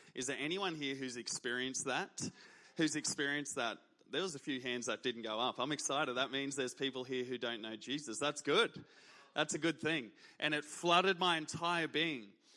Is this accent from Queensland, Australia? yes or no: yes; Brisbane, Queensland, Australia; But I originally grew up in Brisbane, and I was originally from Gumdale. I don't know if anyone here knows Gumdale, but that was the first place I lived, was Gumdale, just near Chandler. Went to City Point College from preschool to year 12